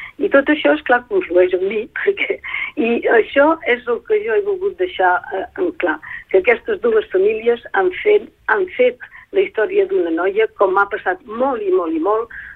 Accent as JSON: {"language": "Catalan", "town": "Paris", "region": "Île-de-France", "country": "France", "tie": "born or raised there", "also_born_or_lived": "Bordeaux", "moved": "as an adult", "said": "jo vaig néixer a París i vam viure a París, fins que París i els suburbis, fins que vaig marxar cap a Bordeus, ja era professora i sí, he estat visquent a París molts anys."}